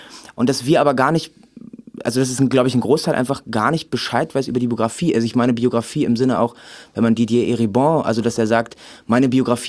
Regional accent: Remscheid, North Rhine-Westphalia, Germany; Also ich komme ja aus Remscheid.

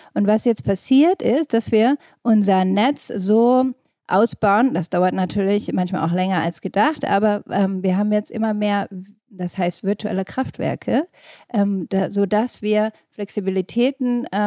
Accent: Wolfenbüttel, Lower Saxony, Germany; also born or lived in Karlsruhe / Dubai; Ich komme hier ursprünglich aus der Region, aus Wolfenbüttel, also Niedersachsen, und war dann in Karlsruhe Wirtschaftsingenieurin, studiert in einem KIT und jetzt 12 Jahre im Ausland.

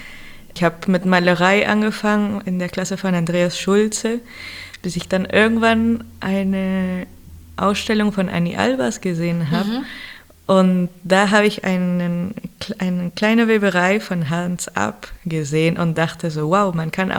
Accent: Lima, Peru; weil ich komme ja aus Lima und Lima ist eine Küstenstadt.

